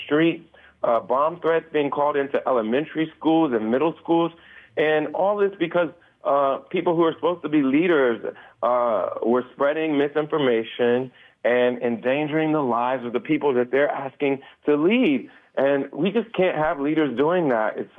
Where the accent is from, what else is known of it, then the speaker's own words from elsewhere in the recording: Springfield, Ohio, United States; now in Hollywood, United States; And I came from Springfield, Ohio. My dad was an auto worker.